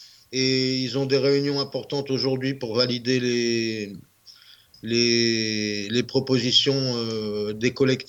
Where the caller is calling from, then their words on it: Cayenne, French Guiana, France; Je suis chez moi, à Cayenne